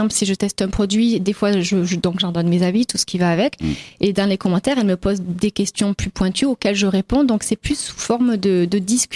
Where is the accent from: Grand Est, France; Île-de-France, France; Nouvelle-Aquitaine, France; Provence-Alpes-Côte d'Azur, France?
Provence-Alpes-Côte d'Azur, France; Avignon; vous l'avez dit, j'ai 30 ans et je suis originaire d'Avignon.